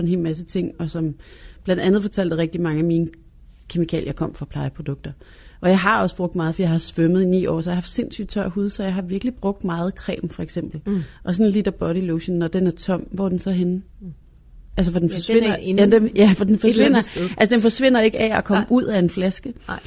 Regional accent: Jutland, Denmark; fordi jeg voksede op i Jylland

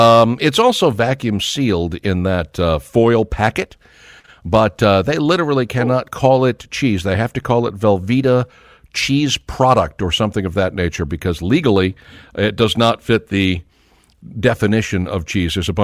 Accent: Minneapolis, Minnesota, United States; how famous Herb Brooks was in Minneapolis when I was growing up in Minnesota

